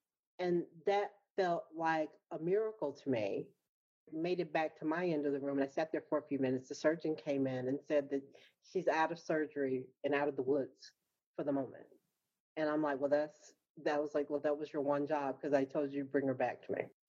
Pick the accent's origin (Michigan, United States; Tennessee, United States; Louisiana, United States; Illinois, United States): Louisiana, United States; Shreveport; I grew up in Shreveport, Louisiana, and I grew up in the 70s.